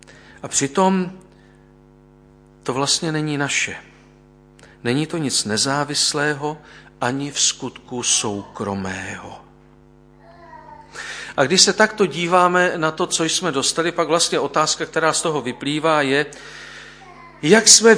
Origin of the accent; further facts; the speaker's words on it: Ostrava, Moravian-Silesian Region, Czechia; já jsem vyrostl ve Vítkovických železárnách a strojírnách Klementa Gottwalda, to bylo v Ostravě